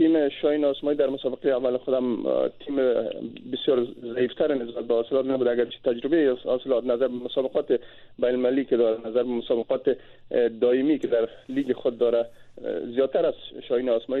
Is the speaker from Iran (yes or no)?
no; Tajikistan; بله، من از تاجیکستان هستم